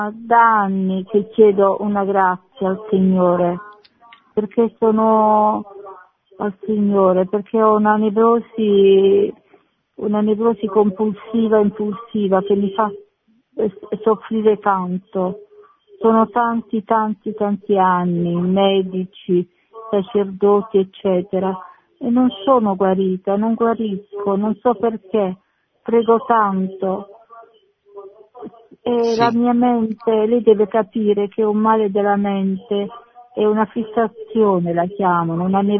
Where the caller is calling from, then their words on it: Matera, Basilicata, Italy; siamo da Matera. Sono da Matera.